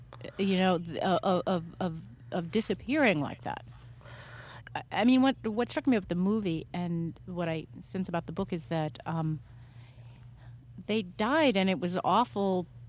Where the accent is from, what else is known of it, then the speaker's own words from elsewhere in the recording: California, United States; Yeah, although I'm from Northern California